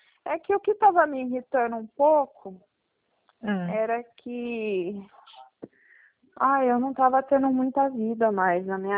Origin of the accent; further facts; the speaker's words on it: Rio Claro, São Paulo, Brazil; Em Rio Claro, eu sou de Rio Claro, né?